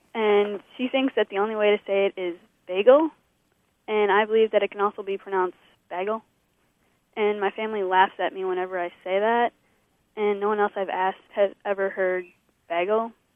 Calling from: North Freedom, Wisconsin, United States; I'm calling from North Freedom, Wisconsin.

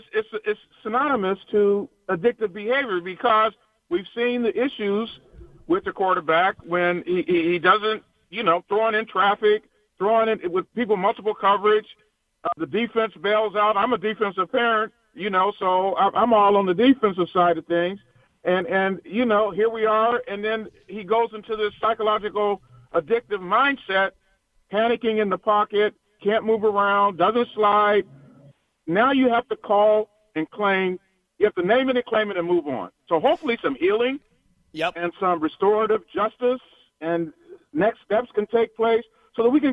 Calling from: Oxnard, California, United States; Oh, yeah. I'm calling from Oxnard.

